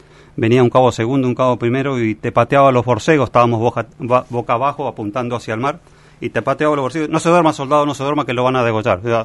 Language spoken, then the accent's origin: Spanish; Río Grande, Tierra del Fuego, Argentina; born there; yo soy nacido acá en Río Grande, esa es mi casa, yo vivo ahí.